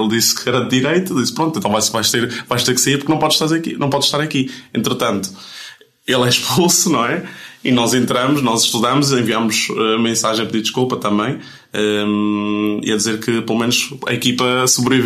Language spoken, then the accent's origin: Portuguese; Valencia, Carabobo, Venezuela; also born or lived in Madeira; now in Portugal; Pronto, nasci e cresci na Venezuela, Valência, segunda maior cidade da Venezuela.